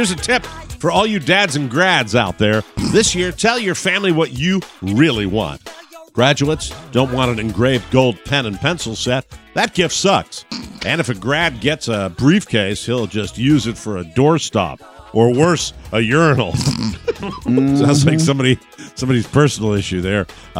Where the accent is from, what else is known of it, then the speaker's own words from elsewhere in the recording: Connecticut, United States; Since I was born and raised in Connecticut, maybe that's why they picked on me.